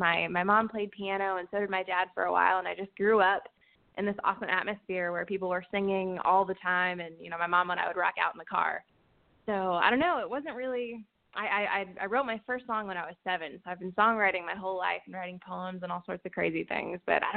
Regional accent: Wyoming, United States; also born or lived in Seattle; now in Nashville, United States; So I was born in Seattle. So I'm a West Coast girl originally. And then my family ended up moving to Wyoming, and I did the cowgirl thing for a little while, and I raised horses and all that. And then I moved to Nashville.

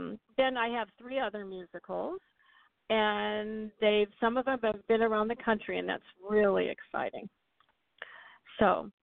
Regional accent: Omaha, Nebraska, United States; Well, I'm from Omaha, Nebraska.

